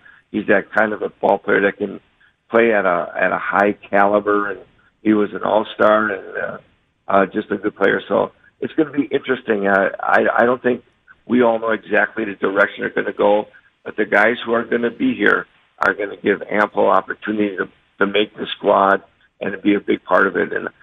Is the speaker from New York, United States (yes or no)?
no; Wisconsin, United States; I've been born and raised in Wisconsin